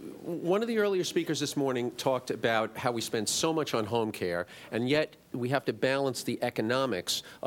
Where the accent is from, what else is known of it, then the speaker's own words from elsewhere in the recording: New York, United States; I'm from New York.